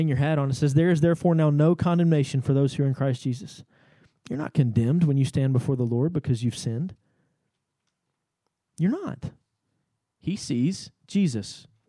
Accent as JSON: {"language": "English", "region": "Texas", "country": "United States", "said": "but I'm from East Texas and we say naked."}